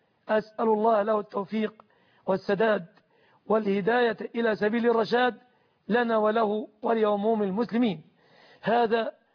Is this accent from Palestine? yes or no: no; Egypt; بلادنا مصر